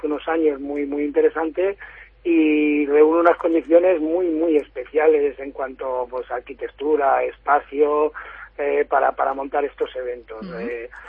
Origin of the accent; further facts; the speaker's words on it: San Esteban del Valle, Castile and León, Spain; Yo soy escultor y vivo en San Esteban, sí, del Valle, y tengo mi taller. Soy de San Esteban del Valle y tengo mi taller en San Esteban del Valle